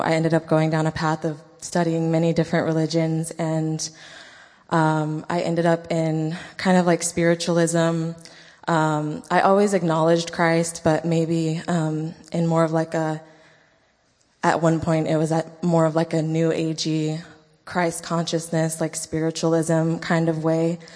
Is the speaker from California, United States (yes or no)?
yes; California, United States; But anyways, I grew up in California